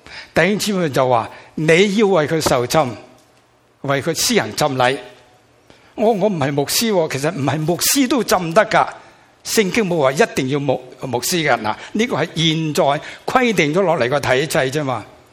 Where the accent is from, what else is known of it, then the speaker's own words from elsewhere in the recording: China; 美国人你搞啊嘛，中国人我搞嘛，你搞我中国人你搞唔掂噶